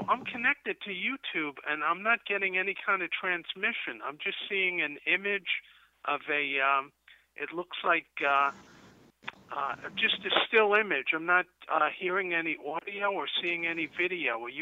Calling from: New York, United States; Calling from Nassau County.

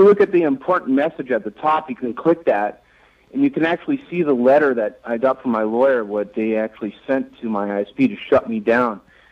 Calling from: New Zealand; I'm calling all the way from another country, so...

